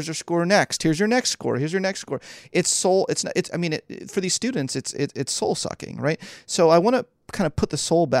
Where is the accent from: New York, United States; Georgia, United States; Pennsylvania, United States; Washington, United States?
Pennsylvania, United States; Philadelphia; keep in mind, I was born and raised in Philly. So this was a chance for me to come back and be closer to my parents.